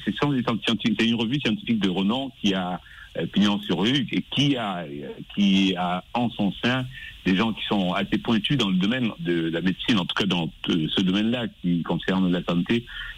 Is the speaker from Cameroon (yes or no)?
yes; Cameroon; now in United States; J'espère bien. Je crois qu'on va gagner quand même cette fois-ci. Quand même. Nous sommes des Lions, quand même, après tout.